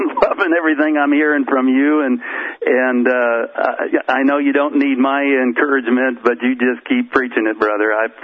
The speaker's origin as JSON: {"language": "English", "region": "Colorado", "country": "United States", "tie": "born or raised there", "moved": "yes", "lives_now": "Nebraska, United States", "said": "I was raised in Colorado. I'm in Nebraska now, western Nebraska, almost Wyoming, but I was raised in Colorado"}